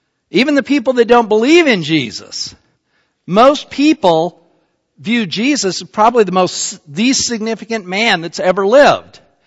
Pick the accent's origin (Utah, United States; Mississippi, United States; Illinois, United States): Utah, United States; Salt Lake City; Let's say, in my case, they know I'm from Salt Lake City, Utah.